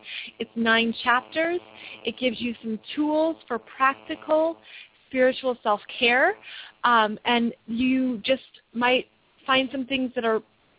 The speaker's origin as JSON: {"language": "English", "country": "United States", "said": "I'm an American, so of course I have that immediate connection to some of the big things that are happening in the world and in my own country."}